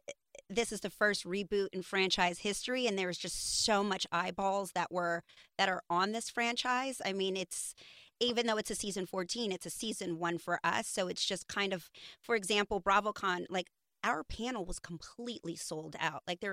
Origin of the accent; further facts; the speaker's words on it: New York, United States; I don't know if it's because of I grew up in New York and I'm just someone who's constantly go, go, go.